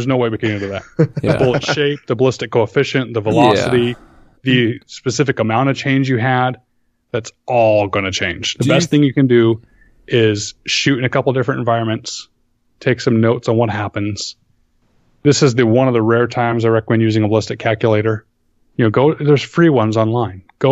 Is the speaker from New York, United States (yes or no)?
no; Phoenix, Arizona, United States; you zero your rifle where I grew up in Phoenix, and you go up to Flagstaff at 7,000 feet to go elk hunting.